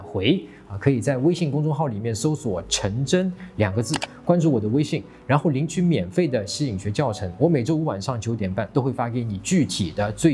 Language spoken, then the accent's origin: Chinese; China; 我们中国人讲最好的办法是什么你知道吗？中庸之道。